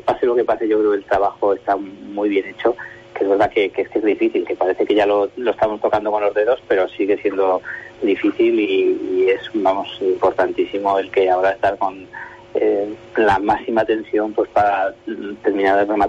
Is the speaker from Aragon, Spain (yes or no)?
yes; Huesca, Aragon, Spain; yo creo que ya me tienen cariño y yo ahí soy el de Huesca.